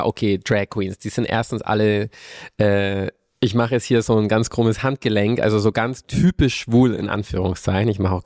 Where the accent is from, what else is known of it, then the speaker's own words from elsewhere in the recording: Kempten, Bavaria, Germany; Ich versuche jetzt mal in meiner Heimat in Kempten auch eine Show zu organisieren